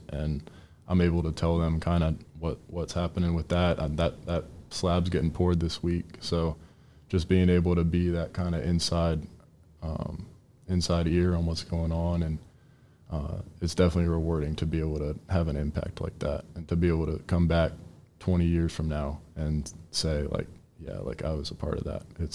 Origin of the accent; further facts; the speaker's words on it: Culpeper, Virginia, United States; Yeah, so I'm actually from Culpeper, Virginia, which is about an hour down the road from Charlottesville.